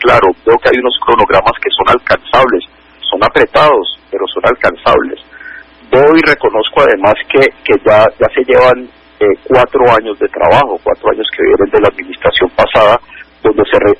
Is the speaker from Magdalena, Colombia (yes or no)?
no; Cali, Valle del Cauca, Colombia; es tan importante que como caleños, como conciudadanos, entendamos la magnitud del problema